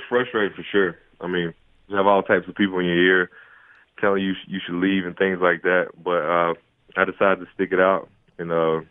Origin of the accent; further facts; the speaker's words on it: Shelby, United States; Yeah, I mean, Shelby's a small town. So growing up there, high school sports is pretty much – the biggest thing around.